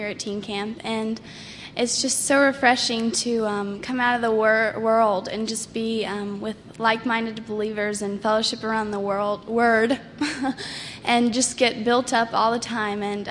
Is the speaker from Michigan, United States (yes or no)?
no; North Carolina, United States; I am 15, and I'm from North Carolina.